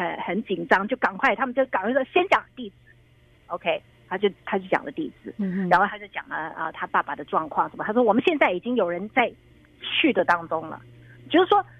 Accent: China; 但是呢，我们中国人通常来讲啊，家庭的这个观念也的确是比较重

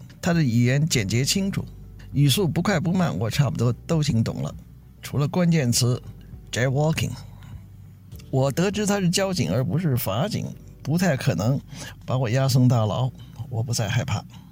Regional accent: China; moved away as an adult; now in United States; 那时候我从中国来美国大约一年多

